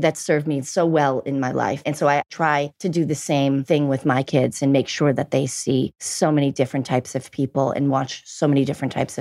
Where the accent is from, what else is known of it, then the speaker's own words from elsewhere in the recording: Boston, Massachusetts, United States; In Boston.